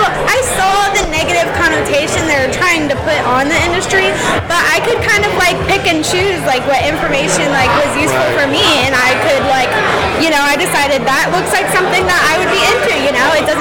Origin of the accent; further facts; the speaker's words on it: West Virginia, United States; moved away as an adult; Well, I'm 18, and I came from West Virginia about 2 months ago.